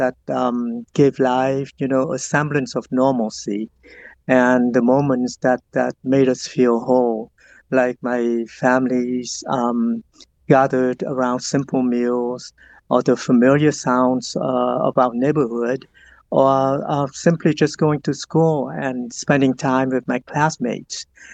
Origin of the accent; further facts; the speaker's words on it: Ho Chi Minh City, Vietnam; Oh, it was, Saigon back in those days was a place of where danger was a part of daily life.